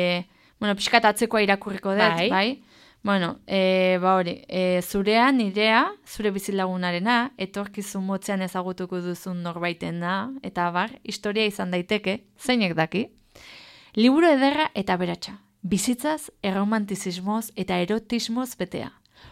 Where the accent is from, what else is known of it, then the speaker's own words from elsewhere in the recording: Legorreta, Basque Country, Spain; eta legorretan, nire herrian, abe jendea etortzen dan, irailean egingo det